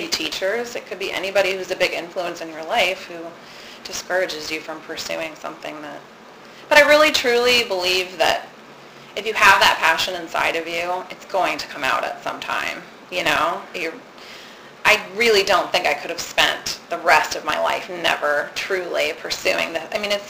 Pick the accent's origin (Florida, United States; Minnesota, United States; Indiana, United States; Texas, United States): Florida, United States; Venice; I was ready to come back to Venice. I was ready to be close to my family and to come back to my hometown.